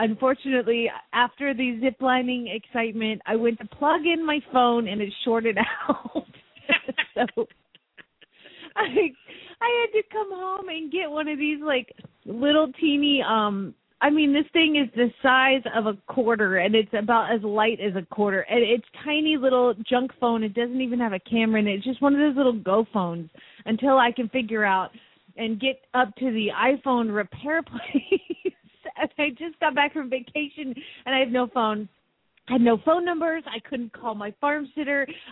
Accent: Phoenix, Arizona, United States; from Phoenix, Arizona

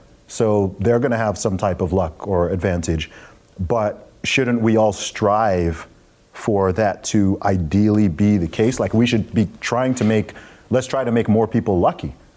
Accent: United Kingdom; I went back to my hometown, and I came out at the train station.

